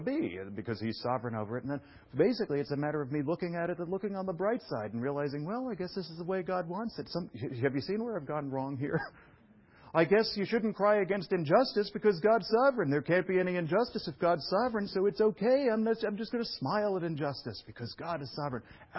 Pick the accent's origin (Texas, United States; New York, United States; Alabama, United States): New York, United States; New York City; I came from New York City, which is a loud place, and I didn't even know it at the time, but it was like when I moved to Bethesda, Maryland, I thought it was the country